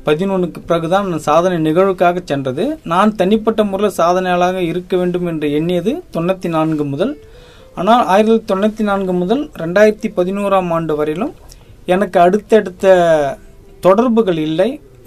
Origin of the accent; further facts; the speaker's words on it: Puducherry, India; நான் பாண்டிச்சேரியை சேர்ந்தவன். வயது 49 முடியும் காலகட்டத்தில் இருக்கிறேன்.